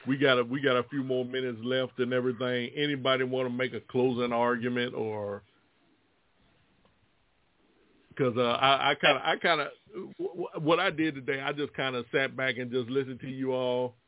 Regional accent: Virginia, United States; born there; I'm an American citizen. I was born in Virginia.

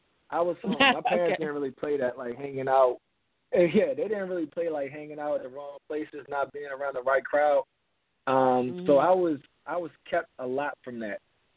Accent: Baltimore, Maryland, United States; I'm from Baltimore, Maryland, and as bad as Baltimore is

